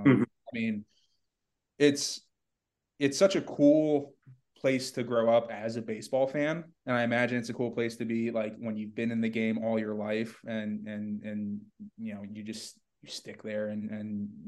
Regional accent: Naples, Florida, United States; I grew up in Naples.

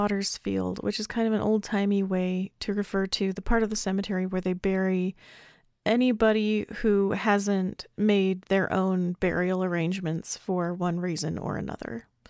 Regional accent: Castle Dale, Utah, United States; This is in the cemetery in my hometown, Castledale.

